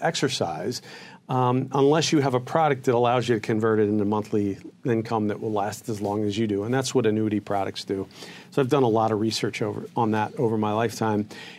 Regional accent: Hamilton, Ohio, United States; So, I grew up in Hamilton, Ohio, which is a city in the southwest part of the state of Ohio. And my family there goes back multiple generations.

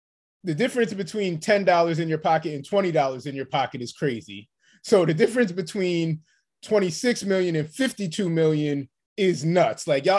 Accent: New York, United States; I'm from New York, so hey.

